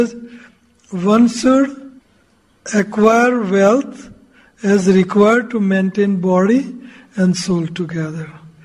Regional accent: Durban, KwaZulu-Natal, South Africa; I'm coming from Durban, you know, kheer and rasgullas.

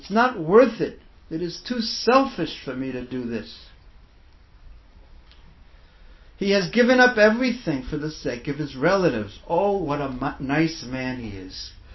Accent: New York, United States; And in New York, I cannot, because I grew up in New York, I cannot tell you what the Bowery is like.

